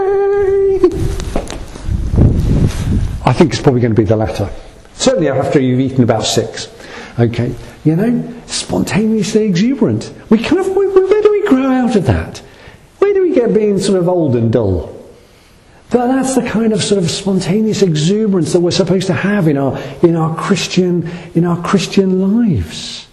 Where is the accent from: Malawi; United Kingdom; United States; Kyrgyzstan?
United Kingdom; It just grates with us because we're British and we don't behave like that.